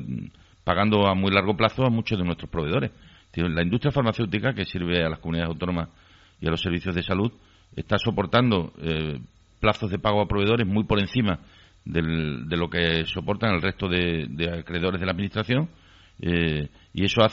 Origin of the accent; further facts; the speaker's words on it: Extremadura, Spain; a mí no me hubiera, como extremeño, afectado.